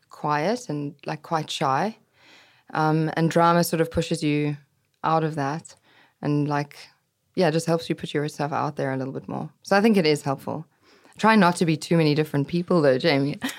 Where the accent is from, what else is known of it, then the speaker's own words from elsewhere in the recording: South Africa; So growing up in South Africa, there's a lot more space than in London and New York, I guess.